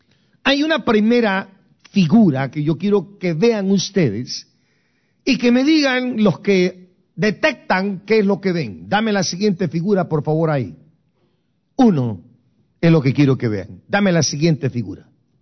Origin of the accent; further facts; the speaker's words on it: Guatemala; moved away; Yo me vine igual que ustedes, muchachos, de Guatemala. El 13 de febrero de 1982 yo me vine para acá, de migrante igual que ustedes.